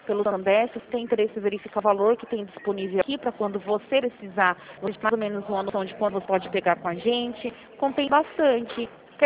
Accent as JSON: {"language": "Portuguese", "town": "Rio Claro", "region": "São Paulo", "country": "Brazil", "said": "Eu sou aqui de Rio Claro mesmo"}